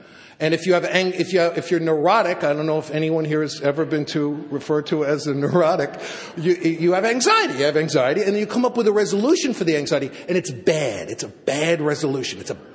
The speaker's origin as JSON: {"language": "English", "town": "New York City", "region": "New York", "country": "United States", "tie": "born or raised there"}